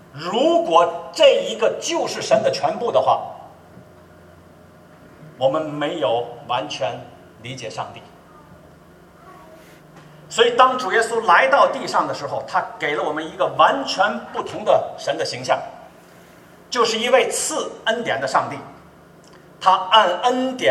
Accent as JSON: {"language": "Chinese", "region": "Tianjin", "country": "China", "said": "我是中国大陆来的，我是天津人，可能有我老乡。我是1999年5月份信主，1998年开始接触信仰，1999年5月份信主"}